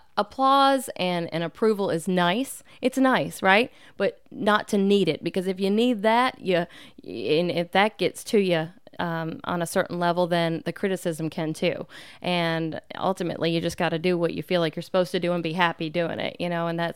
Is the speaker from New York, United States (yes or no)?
no; Columbia, Tennessee, United States; I'm born and raised in the Mule Town capital of the world, Columbia, Tennessee.